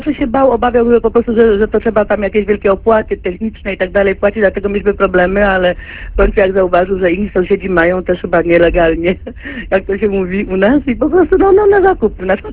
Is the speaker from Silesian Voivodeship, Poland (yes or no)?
yes; Silesian Voivodeship, Poland; now in Paris, France; pochodzę ze Śląska, mieszkam obecnie we Francji